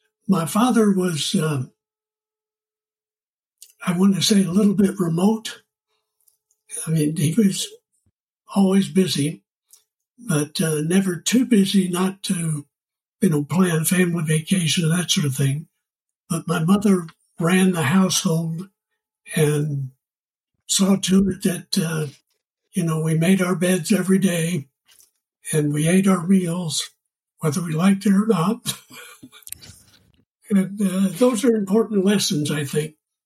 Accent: Oak Ridge, Tennessee, United States; I grew up in Oak Ridge, Tennessee, which is the atomic city. And it was a wonderful place to grow up.

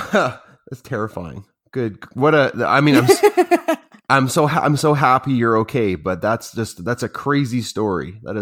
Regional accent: Alberta, Canada; I'm from Alberta, Canada

